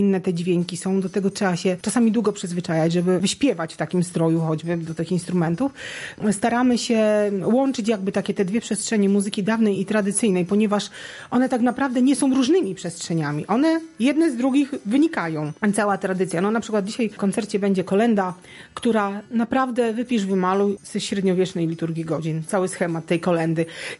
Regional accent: Subcarpathian Voivodeship, Poland; U nas na Podkarpaciu jest bardzo dużo tych kolęd i ludzie śpiewają

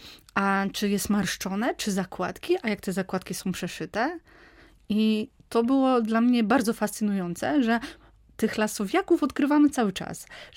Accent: Trześń, Subcarpathian Voivodeship, Poland; Ja, że jestem z Trześnia, czyli gmina Gorzyce, czy jestem związana z powiatem tarnobrzeskim

